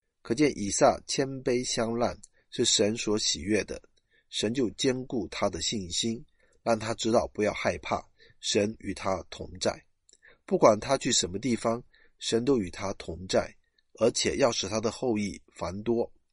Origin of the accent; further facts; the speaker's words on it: China; 我们中国人有句话说，有其父必有其子